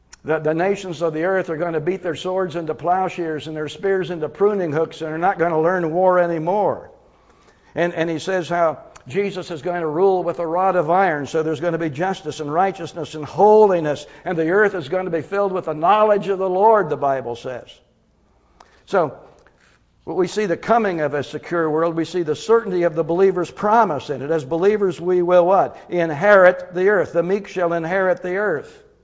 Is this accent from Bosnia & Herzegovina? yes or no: no; Pennsylvania, United States; I was raised in Pennsylvania as a kid, and I can remember my mom and dad saying we never had to lock the door when we went out